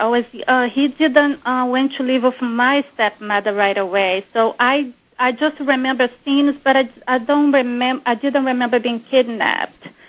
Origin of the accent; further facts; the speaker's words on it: Brazil; English is a second language; I'm from Brazil.